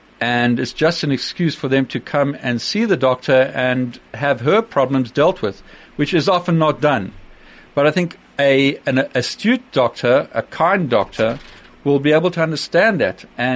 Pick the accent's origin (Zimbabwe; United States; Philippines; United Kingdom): Zimbabwe; As a kid, I grew up in Zimbabwe